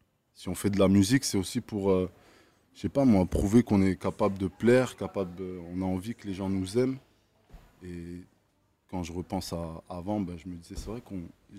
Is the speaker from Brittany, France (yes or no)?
no; Creutzwald, Grand Est, France; born there; Je suis né à Creutzwald, mon gars, dis-toi. Donc Creutzwald, tu vois, c'est un patelin en Moselle